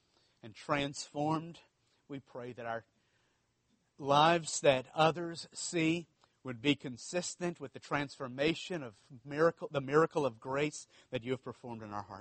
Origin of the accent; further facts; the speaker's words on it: Louisiana, United States; I'm from South Louisiana. I guess we're the only people that don't have an accent.